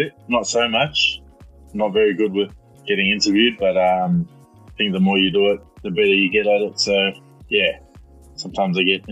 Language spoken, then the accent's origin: English; Melbourne, Victoria, Australia; I'm 31. I was born and raised in Melbourne, done all my schooling in Melbourne.